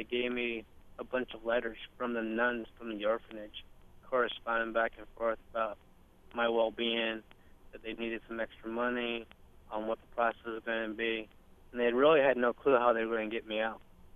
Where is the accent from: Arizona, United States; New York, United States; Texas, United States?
New York, United States; Cahokta; I grew up in Cahokta, New York, and I graduated, you know, in a class of 18 kids, where 10 of us started kindergarten together. The town's only 600 people.